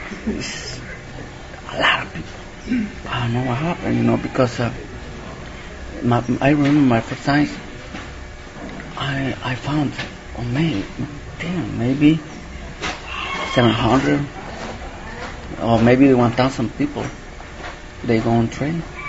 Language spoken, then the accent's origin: English; El Salvador; English is a second language; I come from El Salvador. When I was living in USA, I get money, you know, to buy my house in my country.